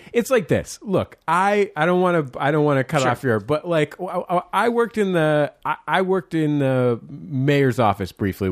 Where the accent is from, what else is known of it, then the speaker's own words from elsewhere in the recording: San Francisco, California, United States; Because I'm from San Francisco and Whoopi Goldberg is a, you know, a San Francisco person.